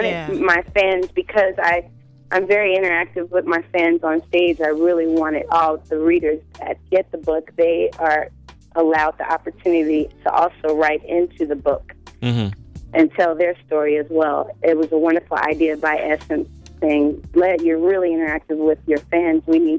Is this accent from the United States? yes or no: yes; New Orleans, Louisiana, United States; I talk about my family so people can know that I'm from New Orleans and some of our struggles with Katrina.